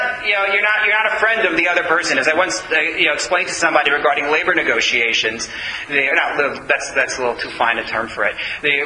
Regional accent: United States; which as an American I have never understood and will never understand.

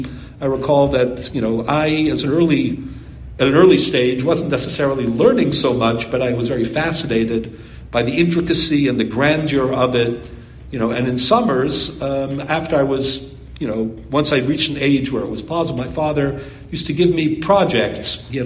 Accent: Canada; We grew up in Canada

